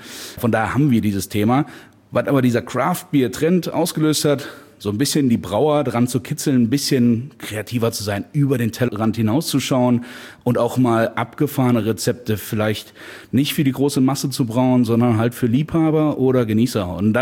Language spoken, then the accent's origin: German; Ralingen, Rhineland-Palatinate, Germany; Ich bin noch nicht in Trier aufgewachsen, sondern in Rahlingen. Das ist zwischen Trier und Bitburg, direkt an der Sauer.